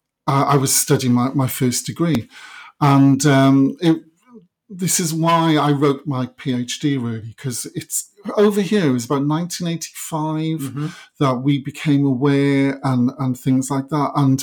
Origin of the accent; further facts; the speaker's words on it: Bargoed, Wales, United Kingdom; I'm from the Valleys. I'm from a small town called Bargoed, which is about 17 miles from Cardiff. But could really be much further because it's, you know, it was a very quiet, kind of enclosed valleys town, a former mining town.